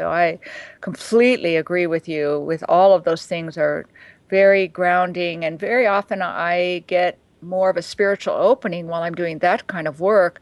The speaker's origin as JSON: {"language": "English", "town": "Manhattan", "region": "New York", "country": "United States", "tie": "born or raised there", "said": "I grew up in Manhattan and I have a lot of friends that live in New York."}